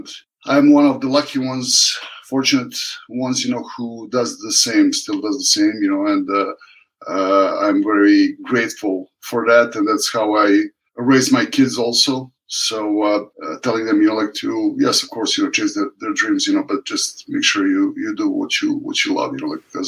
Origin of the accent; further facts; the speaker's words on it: Serbia; moved away as an adult; now in Canada; I was born and raised in Serbia.